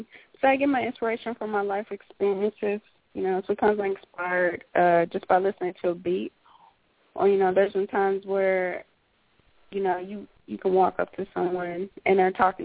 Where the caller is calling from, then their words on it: San Antonio, Texas, United States; I'm calling in from San Antonio, Texas.